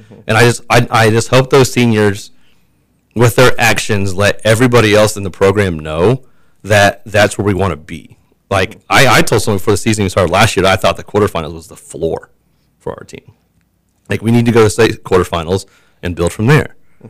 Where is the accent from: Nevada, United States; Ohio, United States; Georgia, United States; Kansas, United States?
Kansas, United States; Parsons; I'm going to keep swinging. I'm from Parsons. I love this place. I bleed blue and gold.